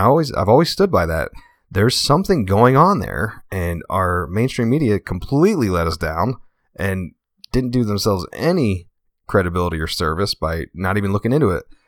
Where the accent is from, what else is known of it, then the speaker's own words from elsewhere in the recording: New Jersey, United States; You know, I grew up back there near the Jersey Shore, so I have an affinity for it.